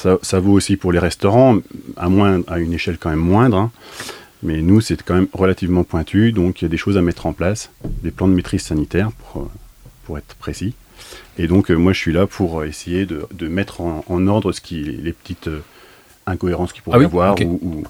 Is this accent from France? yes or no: yes; Guérigny, Bourgogne-Franche-Comté, France; pour ensuite revenir dans ma région natale, donc à Guérigny, au Relais des Deux-Nièvres